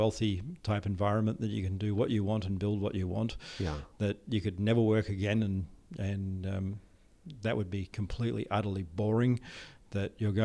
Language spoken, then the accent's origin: English; Australia; I'm Australian